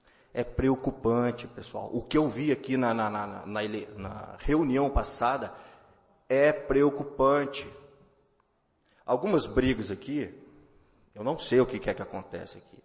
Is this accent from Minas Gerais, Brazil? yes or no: yes; Muzambinho, Minas Gerais, Brazil; born there; Em 2004, eu fui para São Paulo. Então, um detalhezinho. Nasci em Muzambinho. Tenho 33 anos.